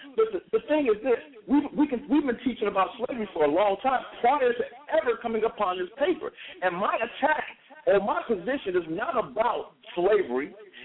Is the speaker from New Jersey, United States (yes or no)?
no; Chicago, Illinois, United States; we growing up in Chicago, and really not that far from the nation's headquarters.